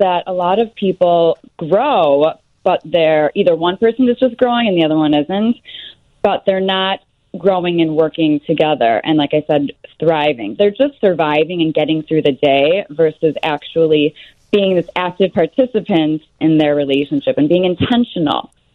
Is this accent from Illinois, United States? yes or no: yes; Glencoe, Illinois, United States; now in Los Angeles, United States; So I grew up in Glencoe.